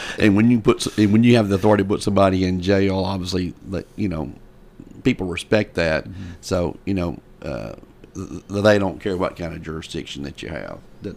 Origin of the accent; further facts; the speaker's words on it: Tennessee, United States; from when you and I were here growing up in Rutherford County, it was a lot different.